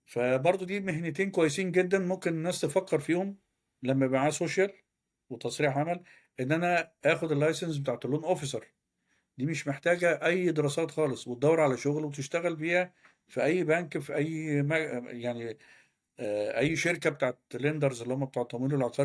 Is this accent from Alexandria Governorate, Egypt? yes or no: no; Cairo, Cairo Governorate, Egypt; أنا من القاهرة